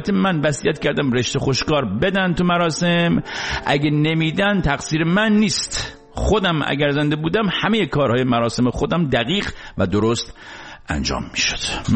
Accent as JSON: {"language": "Persian", "country": "Iran", "said": "چون ما خارج از ایرانیم، حساب کتابامون هم چی خارجی."}